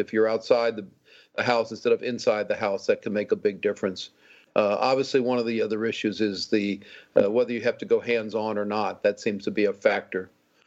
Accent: New Orleans, Louisiana, United States; I'm from New Orleans and the Gulf Coast, and something that really does get my attention.

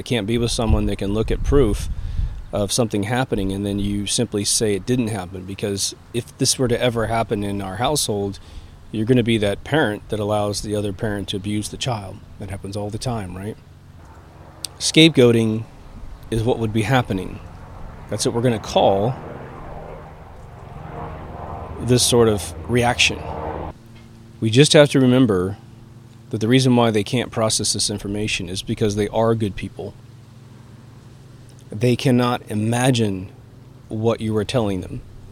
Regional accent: Kansas, United States; now in Huntington Beach, United States; I'm from Kansas, so that's why it's weird. He was living in my hometown, now I'm living in his hometown.

